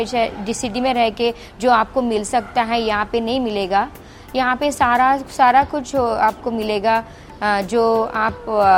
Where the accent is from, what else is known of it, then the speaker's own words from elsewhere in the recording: Karnataka, India; moved away; मैं जहाँ से आती हूँ इंडिया से, मैं कर्नाटक से आती हूँ, मेरे हस्बैंड मलयाली है, तो हमें तो ये ट्रॉपिकल शहर बैक होम ही लगता है।